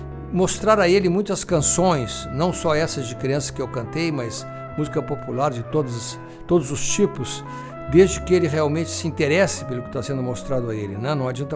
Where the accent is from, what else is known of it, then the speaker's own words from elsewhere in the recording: Pelotas, Rio Grande do Sul, Brazil; born there; no Conservatório Municipal de Pelotas, a cidade de Pelotas, onde eu nasci.